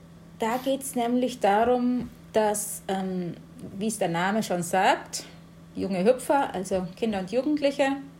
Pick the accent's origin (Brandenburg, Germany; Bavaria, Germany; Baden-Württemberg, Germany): Bavaria, Germany; Nuremberg; now in Chemnitz, Germany; komme nicht aus Chemnitz, sondern aus Nürnberg. Bin jetzt aber seit 2 Jahren auch in dieser wunderschönen Stadt in Sachsen.